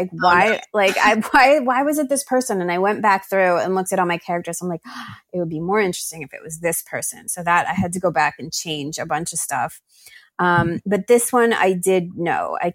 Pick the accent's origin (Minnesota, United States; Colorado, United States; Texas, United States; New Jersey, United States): New Jersey, United States; also born or lived in New York City; I'm from Monmouth County. I'm from the Shore area.